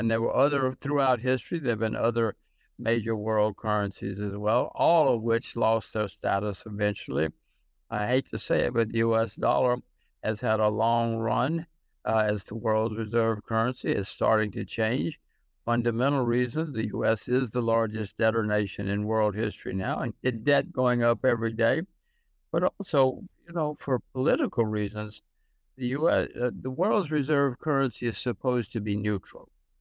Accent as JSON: {"language": "English", "country": "United States", "said": "I'm an American, my kids are Americans, but I can see what's happening."}